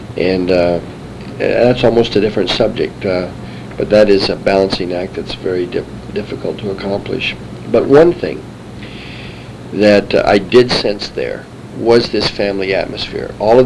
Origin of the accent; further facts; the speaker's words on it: China; My parents were missionaries with the China Inland Mission. And they were married in China. And I was raised on the mission field.